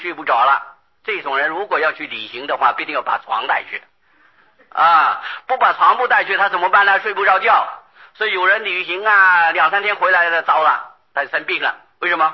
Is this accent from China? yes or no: no; Taiwan; 我们台湾人出家只出一半，